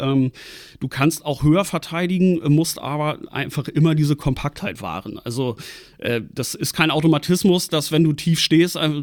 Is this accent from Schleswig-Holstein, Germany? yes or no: yes; Schleswig-Holstein, Germany; ist mir als Nordfriese dann durchaus sympathisch